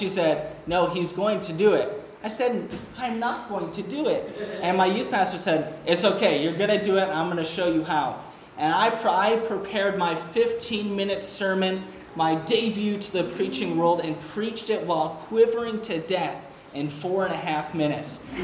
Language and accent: English; Michigan, United States; also born or lived in Charlotte, Michigan; So I was saved at the age of 10 at Needmore Baptist Church in Charlotte, Michigan. I grew up in Michigan, right outside of Lansing.